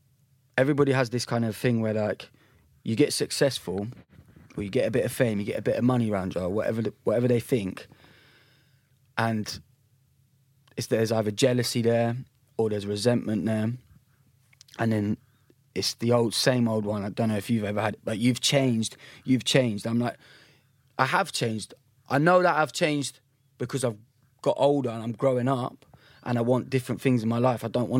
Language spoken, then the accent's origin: English; Bedford, East of England, United Kingdom; now in London, United Kingdom; I'm from Bedford, which is like a small town.